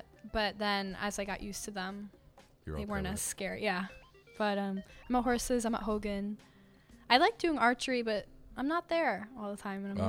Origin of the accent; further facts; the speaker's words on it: Connecticut, United States; I'm from Connecticut.